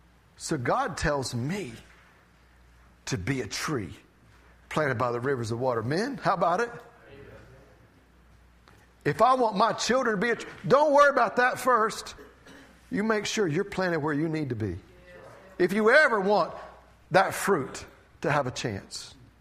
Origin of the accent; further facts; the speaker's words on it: Tyro, North Carolina, United States; Somebody asked me, hey, where are you from? I was born and raised in Tyro, North Carolina.